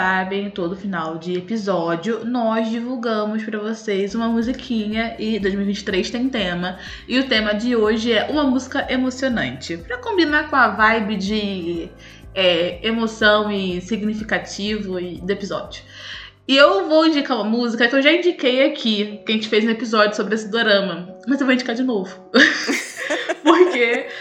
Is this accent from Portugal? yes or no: no; Brazil; Eu sou brasileira